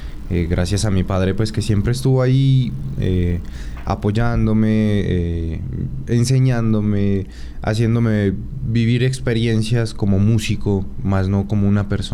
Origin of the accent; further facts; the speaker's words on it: Puerres, Nariño, Colombia; now in Manizales, Colombia; Sí me siento manizaleño, pero soy nariñense. Soy de Puerres, Nariño, natal de este pueblo bonito de Nariño.